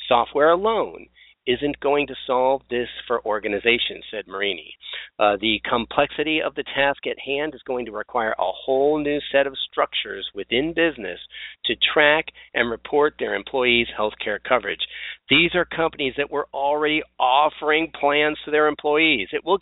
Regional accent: Florida, United States; Here in Florida, my home state, premiums slowed, deductibles soared, and premium contribution also soared.

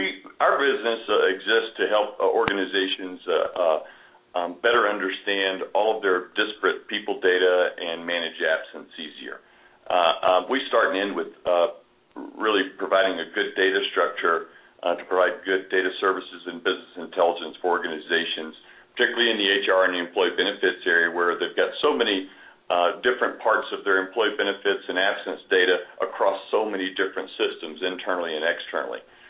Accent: Louisiana, United States; now in Denver, United States; I'm not a native of Colorado. I grew up in Louisiana, moved a lot of places around the country in various parts of my career.

